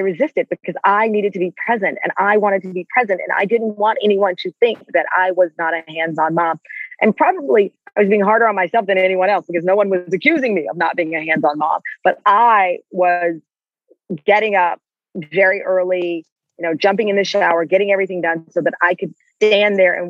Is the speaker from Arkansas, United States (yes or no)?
no; Texas, United States; then we had a ceremony at my church that I grew up in Texas